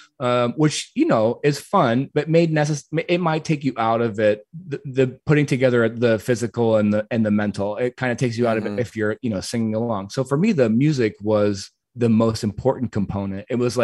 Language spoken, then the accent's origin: English; Pennsylvania, United States; I grew up in Western Pennsylvania. I was a son of immigrant parents. There was like nothing to do there for kids like me